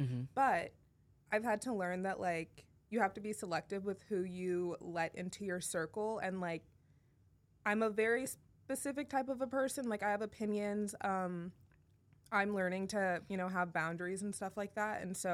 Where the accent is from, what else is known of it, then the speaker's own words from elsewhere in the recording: Los Angeles, California, United States; I feel like, so for me, it's different because I grew up in Los Angeles and I went to predominantly white all-girls schools for 7 years.